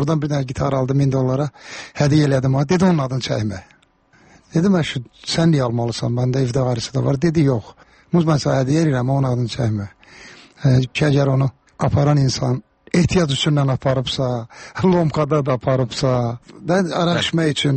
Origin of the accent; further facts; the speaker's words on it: Karabakh, Azerbaijan; Məndə zarafatçı Qarabağlıyam